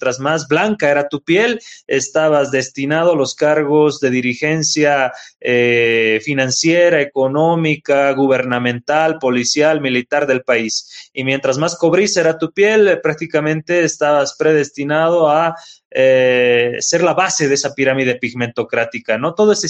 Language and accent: Spanish; Bolivia; esta álgida coyuntura que estamos aconteciendo en mi país, Bolivia.